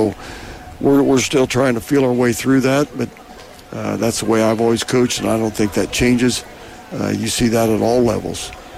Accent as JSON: {"language": "English", "town": "Anderson", "region": "Indiana", "country": "United States", "tie": "born or raised there", "said": "For me personally, I grew up in Anderson. I went to Madison Heights. I know it's called Anderson High School now, but that building's where I went to high school."}